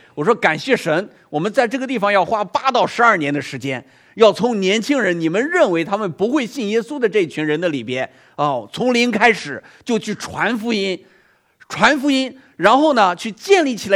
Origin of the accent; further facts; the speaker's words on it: Henan, China; 河南人不喊伯伯，我们河南人喊比爸爸更大年龄更大的长辈，叫大爷